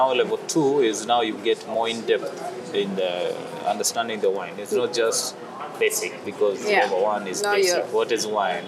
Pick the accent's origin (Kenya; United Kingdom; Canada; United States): Kenya; English is a second language; moved away as an adult; now in Dubai, United Arab Emirates; Because I moved from Kenya 2015.